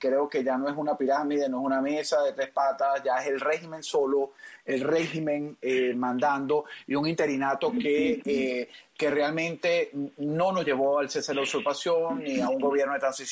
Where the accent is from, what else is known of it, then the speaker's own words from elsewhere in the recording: Venezuela; como venezolano